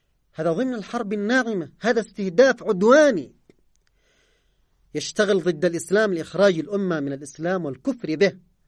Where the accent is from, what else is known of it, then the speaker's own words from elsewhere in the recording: Yemen; هناك اليوم عندنا في اليمن أشكال كثيرة من الحرب التي تستهدفنا